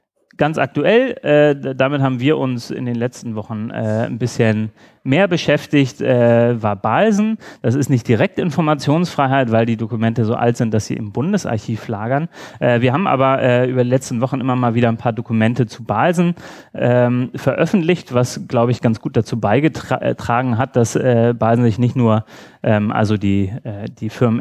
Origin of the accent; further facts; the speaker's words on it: Berlin, Germany; Ich komme aus Berlin, das hätte, glaube ich, in Sachen Flughafen bei uns auch ein bisschen geholfen.